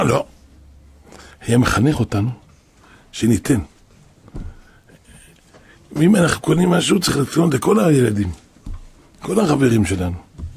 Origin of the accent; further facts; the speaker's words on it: Jerusalem District, Israel; אני גדלתי פה בנהר שלום